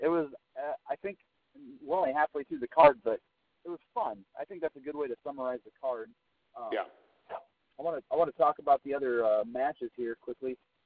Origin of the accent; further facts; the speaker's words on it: Fort Dodge, Iowa, United States; Matty Starr, who spent about 3 years in my hometown of Fort Dodge, Iowa